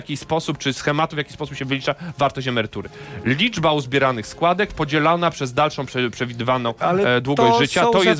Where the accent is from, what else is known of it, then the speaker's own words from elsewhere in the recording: Lesser Poland, Poland; ja jestem z Małopolski, więc pamiętamy dobrze w Małopolsce i na Śląsku